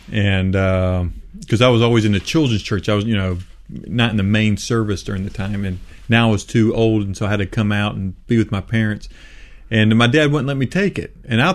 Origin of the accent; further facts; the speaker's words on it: United States; I'm an American.